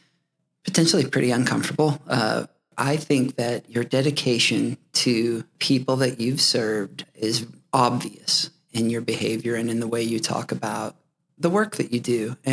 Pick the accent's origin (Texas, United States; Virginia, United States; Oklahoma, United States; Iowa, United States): Oklahoma, United States; I was born and raised in Oklahoma. Oklahoma is my home.